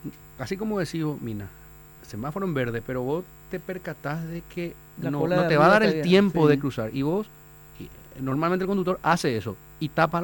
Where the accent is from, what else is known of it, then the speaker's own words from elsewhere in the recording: Caacupé, Cordillera, Paraguay; me crié y me malcrié en Cacupé, en la casa de mi abuela. Y tengo muchos amigos en Cacupé y ellos me decían también